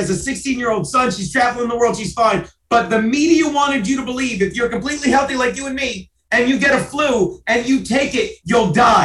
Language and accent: English; New York, United States; But that was when I realized I'm a New Yorker, because it's like I ain't leaving.